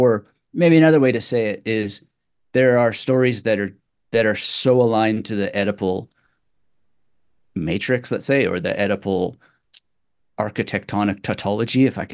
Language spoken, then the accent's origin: English; Canada; Where I grew up in Canada, like we had 13 channels on TV, I think at that time.